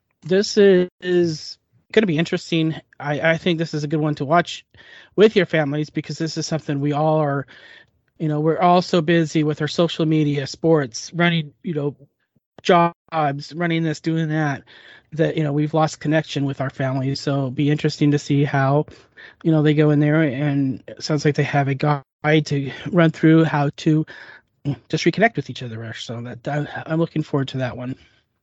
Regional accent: New Jersey, United States; She's from Jersey City, New Jersey, which is my home state.

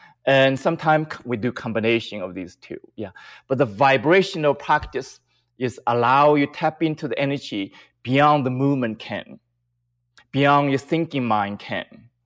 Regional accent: China; English is a second language; I grew up in China.

